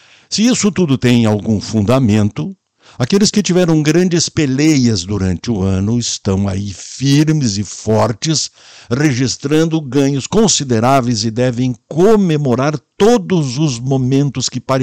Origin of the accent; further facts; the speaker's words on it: Montes Capões, Brazil; Lá em Montes Capões, a minha terra natal, nos referíamos à folhinha